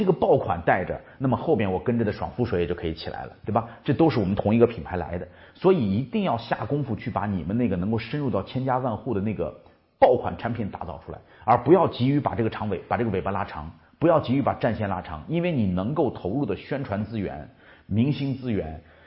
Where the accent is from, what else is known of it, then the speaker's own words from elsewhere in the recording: China; 我见过很多我们中国人做企业老喜欢一个陈列架